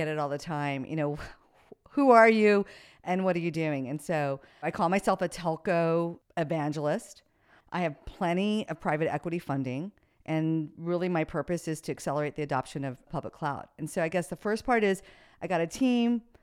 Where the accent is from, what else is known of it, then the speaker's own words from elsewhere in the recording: United States; I'm a forward-looking girl. I look forward 90 days. And I'm an American.